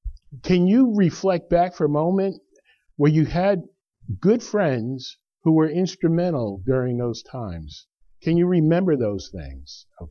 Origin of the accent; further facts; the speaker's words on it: New Jersey, United States; We came from North Jersey where you knew everybody. We had block parties, you know, we just doors were open.